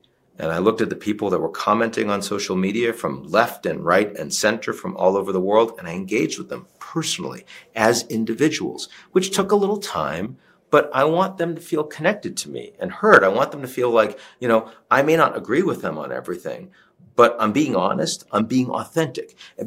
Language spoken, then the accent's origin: English; United States; Well, I mean, in part because I'm an American, and this election period is unprecedentedly challenging.